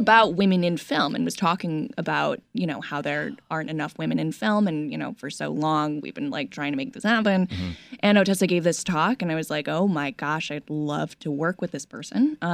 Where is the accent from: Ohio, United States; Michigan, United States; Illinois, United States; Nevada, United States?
Ohio, United States; Cleveland; Yeah, I'm from Cleveland, Ohio.